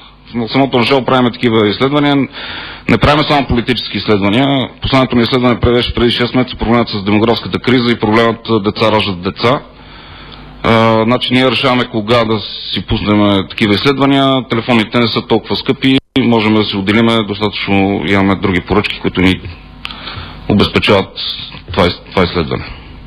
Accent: Sofia, Sofia City, Bulgaria; но някакси аз съм софиянец и честно казвам

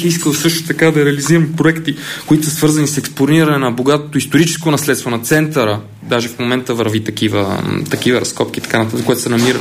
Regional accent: Sofia, Sofia City, Bulgaria; moved away; Прекарал съм така доста голяма част от живота си в центъра на София. Роден съм в София. Може би по-голямата част от живота си не съм живял в България и София

